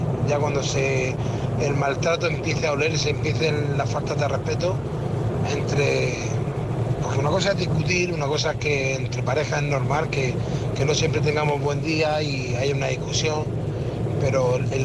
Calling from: Murcia, Region of Murcia, Spain; de Murcia.

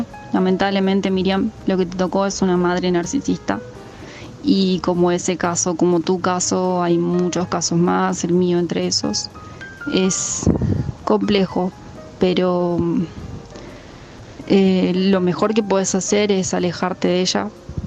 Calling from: Argentina; desde Argentina. Quería participar del programa de hoy y darles mi opinión.

